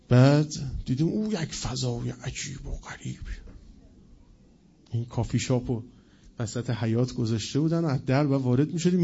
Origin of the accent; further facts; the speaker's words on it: Tehran, Tehran Province, Iran; حالا ما چون بچه تهرانیم باید مثال با تهران بزنیم دیگه